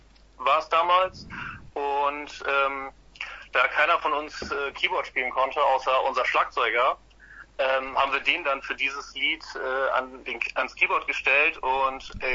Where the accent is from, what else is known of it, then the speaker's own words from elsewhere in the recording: Krummhörn, Lower Saxony, Germany; Ja, also wir drei kommen alle aus der Kumhörn. Nahe Grisil, das sagt den meisten eher was als Urlaubsort.